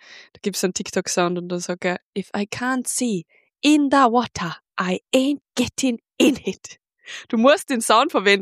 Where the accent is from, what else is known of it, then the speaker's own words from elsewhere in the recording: Austria; da muss ich mich jetzt ja. Als Österreicherin richtig aufregen über das.